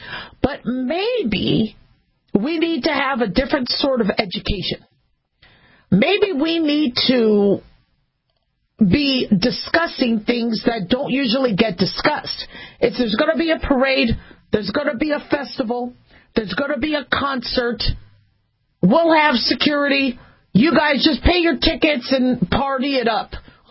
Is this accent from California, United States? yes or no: yes; California, United States; I remember growing up in California, you'd have earthquake drills.